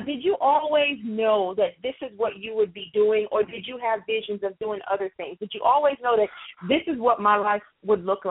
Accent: Bronx, New York, United States; You know, New York, I like it. I love it. I'm from the Bronx, boogie down Bronx. And I got to give it up for my New York fans.

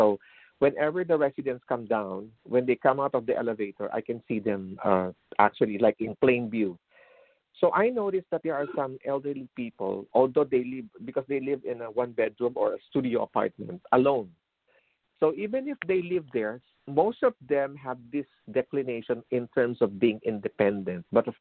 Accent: Guam; Remember, I came from Guam, so it's always sunny.

